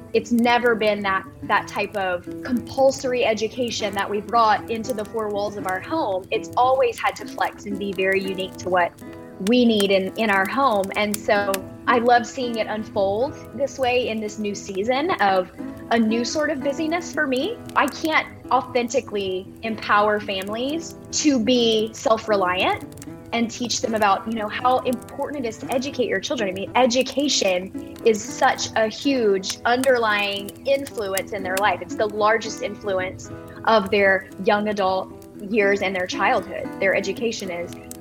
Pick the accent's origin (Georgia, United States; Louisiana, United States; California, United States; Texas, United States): Louisiana, United States; So I am from Southwest Louisiana, born and raised here, small rural community. I was raised very rural.